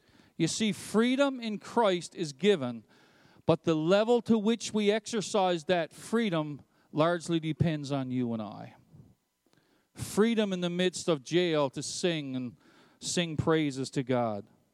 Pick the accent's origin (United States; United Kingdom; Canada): Canada; It reminds me that I have rights and freedoms as a Canadian citizen